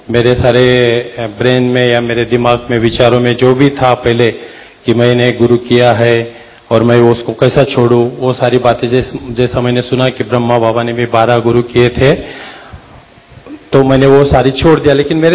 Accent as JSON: {"language": "Hindi", "town": "Aurangabad", "region": "Maharashtra", "country": "India", "said": "और मैं औरंगाबाद महाराष्ट्र से आया हूँ।"}